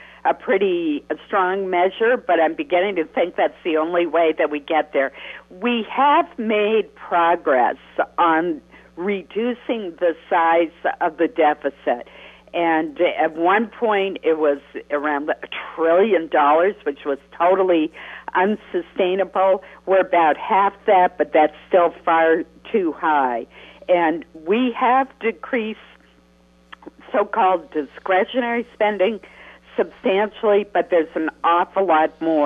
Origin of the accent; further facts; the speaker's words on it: Caribou, Maine, United States; when I was growing up in Caribou